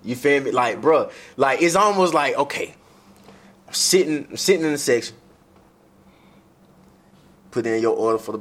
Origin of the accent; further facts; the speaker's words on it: Center Point, Alabama, United States; I mean, I grew up in Center Point, mm-hmm. went to Ramsey, mm-hmm. right? Ramsey, got folks from Inslee, got folks from Hoover